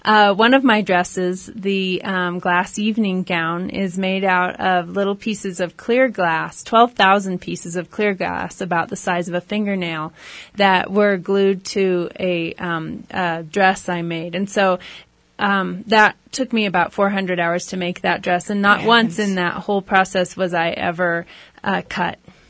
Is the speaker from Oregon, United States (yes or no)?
yes; Oregon, United States; I grew up in Oregon, and so grew up as a little bottle bill child, and collected cans every week and took them to the store.